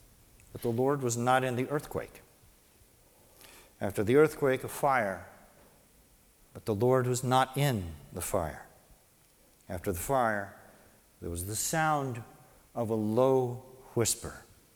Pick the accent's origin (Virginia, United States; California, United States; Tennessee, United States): Tennessee, United States; Lookout Mountain; we lived on Lookout Mountain, which is where I grew up in Tennessee.